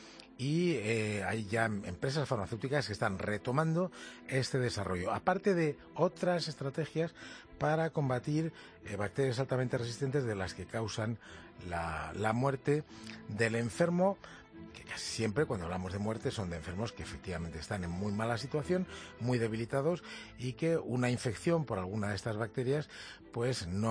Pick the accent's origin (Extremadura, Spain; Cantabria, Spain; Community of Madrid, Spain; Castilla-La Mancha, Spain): Castilla-La Mancha, Spain; Carriches; en la provincia de Toledo, en Carriches, en mi pueblo